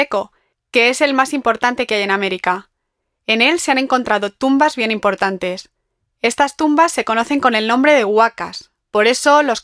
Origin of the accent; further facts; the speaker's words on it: Madrid, Community of Madrid, Spain; moved away; que soy de Madrid, de Chamberí.